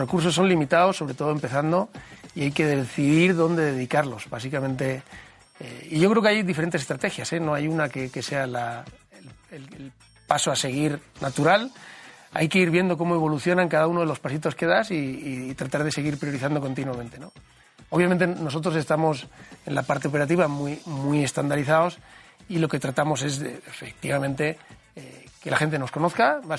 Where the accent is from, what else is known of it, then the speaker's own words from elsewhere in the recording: Alicante, Valencian Community, Spain; Yo soy de Alicante. Ah. Mi apellido viene de un pueblo catalán.